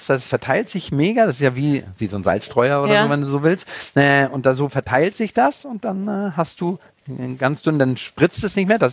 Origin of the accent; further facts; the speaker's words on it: Wahlstedt, Schleswig-Holstein, Germany; du weißt, dass ich aus Wahlstedt komme. Ich weiß gar nicht, ob das irgendwo drin steht oder so, aber das, man sagt immer der Segeberger. Ich bin aber in Wahlstedt groß geworden.